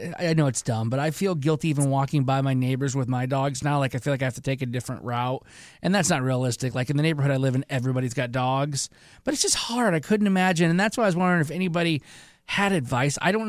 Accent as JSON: {"language": "English", "region": "Michigan", "country": "United States", "said": "I'm from Michigan. I am a diehard Tigers fan"}